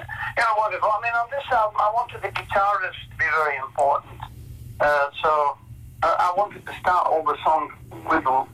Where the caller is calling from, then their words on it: United Kingdom